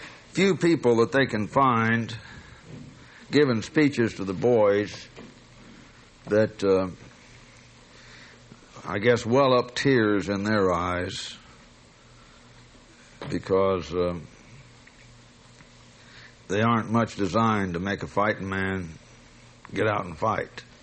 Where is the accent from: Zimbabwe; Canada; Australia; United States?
United States; And in case anybody doesn't know that I'm an American and which side I'm on